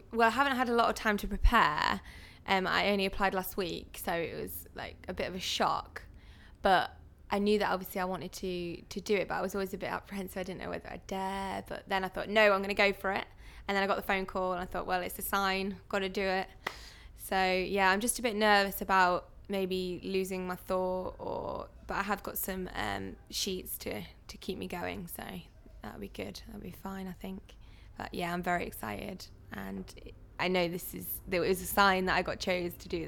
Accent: East Midlands, United Kingdom; now in London, United Kingdom; I'm 23 years old and I'm originally from Lincolnshire but I live in London.

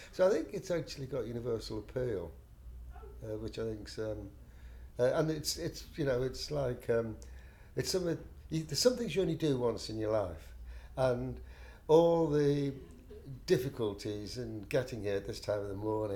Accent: Southport, North West England, United Kingdom; I don't particularly have any association with anywhere, although I was brought up in Southport in North Liverpool

